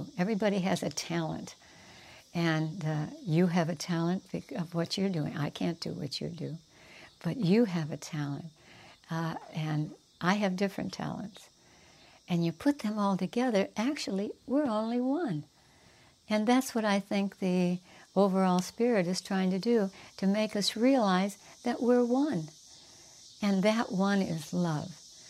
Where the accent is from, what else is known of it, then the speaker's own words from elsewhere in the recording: Los Angeles, California, United States; also born or lived in Chicago; I'm a city girl. I'm from Los Angeles. I don't know that much about here, although I was born in Chicago.